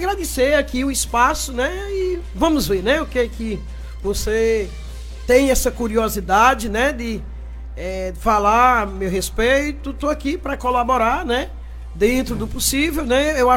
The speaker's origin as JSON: {"language": "Portuguese", "town": "Vila do Antunico", "country": "Brazil", "tie": "born or raised there", "also_born_or_lived": "Lagoa de Baixo", "said": "eu nasci, não nasci propriamente na Vila do Antunico, eu nasci na minha querida Lagoa de Baixo, mas fui para o Antunico com 1 ano e meio, né, de vida"}